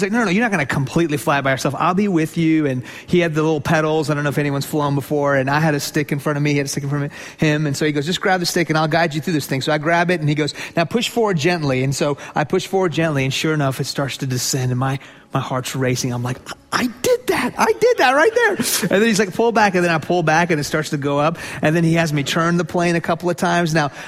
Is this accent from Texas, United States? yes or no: yes; Texas, United States; when I'm in Europe or Middle East or whatever, I love just throwing the fact that I'm from Texas.